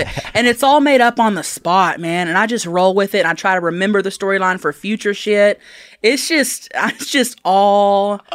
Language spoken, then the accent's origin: English; Thackerville, Oklahoma, United States; Thackerville, Oklahoma.